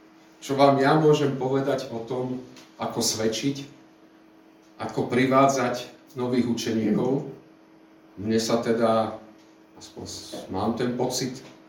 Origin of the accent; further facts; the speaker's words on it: Čepčín, Žilina Region, Slovakia; Ja som vyrastal v malom Čepčine a tam nie je kostol.